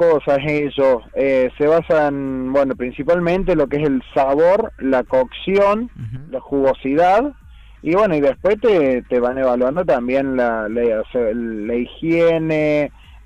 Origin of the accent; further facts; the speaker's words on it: Ucacha, Córdoba, Argentina; No, de Argentina somos un equipo de 6 personas los que vamos a participar. Soy el único de la provincia de Córdoba.